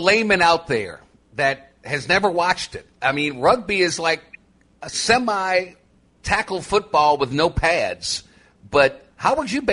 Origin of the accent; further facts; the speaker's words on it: New Orleans, Louisiana, United States; Now, my hometown, the Crescent City of New Orleans, has an NFL franchise in the Saints, obviously.